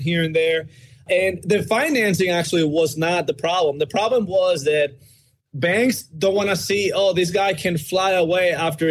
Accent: Dominican Republic; English is a second language; moved away; I don't like to be far away from home, being more far away because I'm from the Dominican Republic.

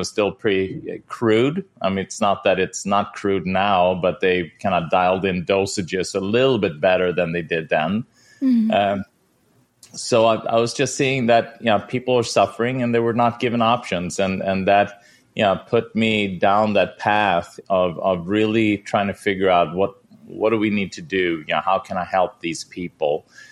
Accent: Sweden; I grew up in Sweden.

